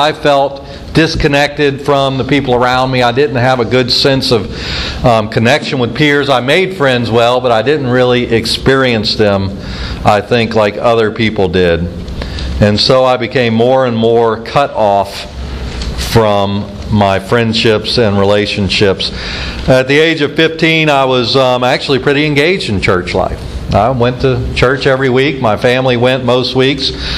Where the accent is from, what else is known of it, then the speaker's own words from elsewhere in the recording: Belle Chasse, Louisiana, United States; I lived in Belchase, Louisiana, for those who didn't know that. I know my accent doesn't place me in Louisiana, but I was born and raised here and grew up down there on the West Bank